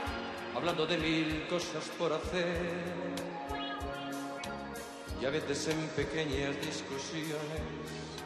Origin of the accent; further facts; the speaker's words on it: Spain; Hacía ya muchos años que yo no venía a cantar a mi tierra